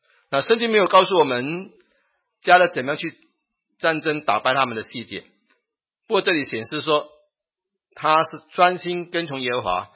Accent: China; 我们中国人有一句话说，哀莫大于心死，身体次之

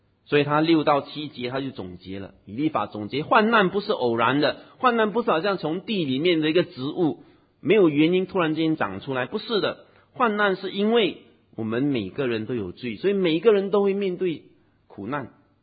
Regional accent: Singapore; 小时候我当然了，我从小在这边长大了

